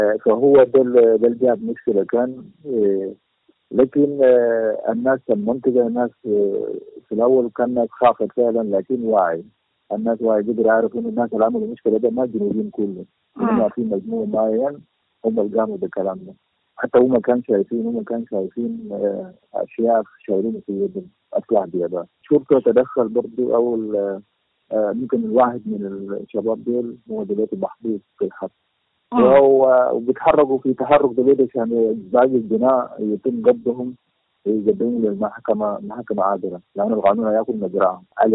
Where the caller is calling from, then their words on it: Cairo, Cairo Governorate, Egypt; رئيس جالية جنوب السودان بمصر. أنا بكلمكم الآن من القاهرة.